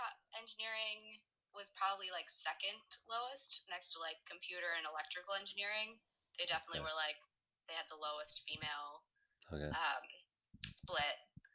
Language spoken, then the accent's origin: English; Pittsburgh, Pennsylvania, United States; I was born and raised in Pittsburgh. Spent the first 22 years of my life living in Pennsylvania.